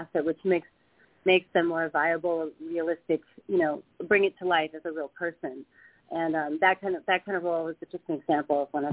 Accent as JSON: {"language": "English", "region": "Midwest", "country": "United States", "tie": "born or raised there", "said": "I was, you know, my mom was a theater director, and I grew up in the Midwest."}